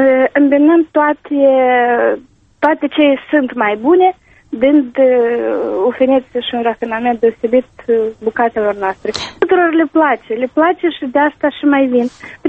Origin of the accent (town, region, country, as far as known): Moldova